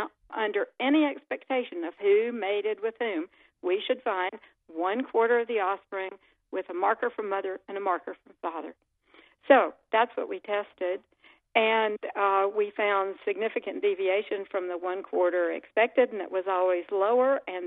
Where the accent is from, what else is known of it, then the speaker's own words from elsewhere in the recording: the South, United States; I grew up in the South. I know women are competitive, so I imagine flies were.